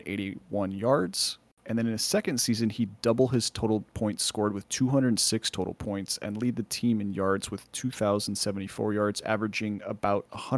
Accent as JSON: {"language": "English", "region": "California", "country": "United States", "said": "I'm going to have a little bit of a gripe with Wikipedia here because I'm a spoiled Californian and anything over an hour to me is not quote-unquote local."}